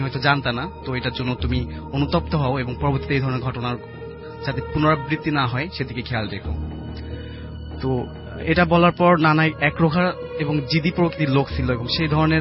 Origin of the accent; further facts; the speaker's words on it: Khulna, Khulna Division, Bangladesh; খুলনা থেকে আসছি।